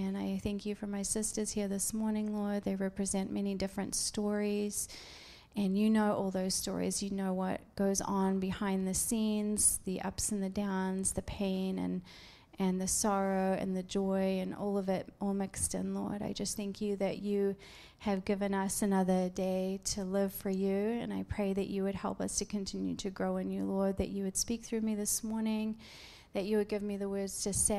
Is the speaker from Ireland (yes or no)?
no; New Zealand; now in California, United States; We're from Southern California, but I'm originally from New Zealand, and so some of the neighborhoods were reminding me of where I grew up, and so it was kind of nice just to experience that.